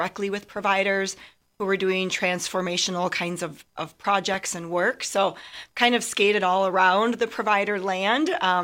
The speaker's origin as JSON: {"language": "English", "town": "Waupaca", "region": "Wisconsin", "country": "United States", "said": "So I am from Wapaka. I do not live in the Rapids area"}